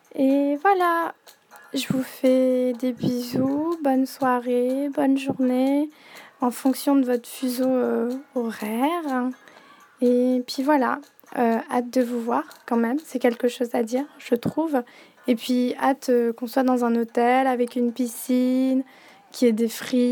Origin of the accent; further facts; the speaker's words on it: Réunion, France; born there; juste avant j'étais à Madagascar et avant ça j'étais à l'île de la Réunion et je suis née à l'île de la Réunion. Mon père est écossais, ma mère est malgache, et sinon je suis française.